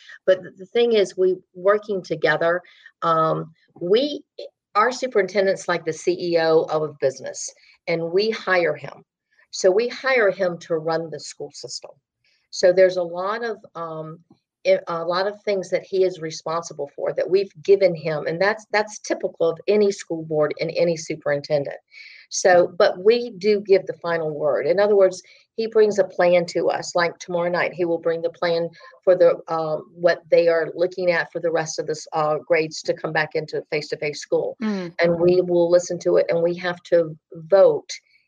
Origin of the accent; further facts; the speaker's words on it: Kempsville, Virginia, United States; which is where I live and very close to where I grew up because I grew up in the Kempsville area.